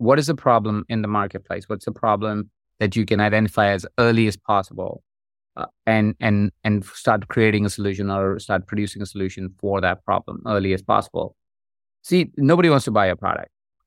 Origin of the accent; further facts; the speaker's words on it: India; okay, I grew up in India. That's where I'm from.